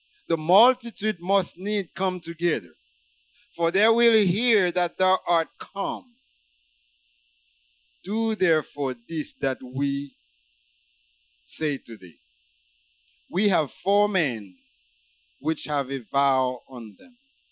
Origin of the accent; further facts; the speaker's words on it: Haiti; English is a second language; growing up in Haiti, Dominican Republic was the last place I would go.